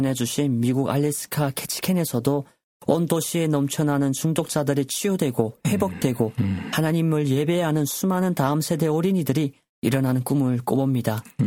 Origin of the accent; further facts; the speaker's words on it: North Korea; 우리 고향 땅에도